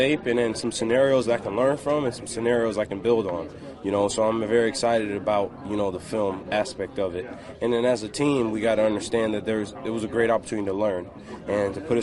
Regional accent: Florida, United States; we're both from Florida, and we played actually in the same division in high school

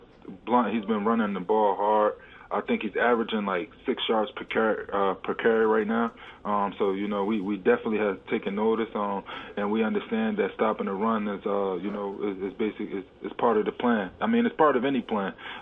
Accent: Philadelphia, Pennsylvania, United States; but you know, I'm from Philly. Philly will always be home.

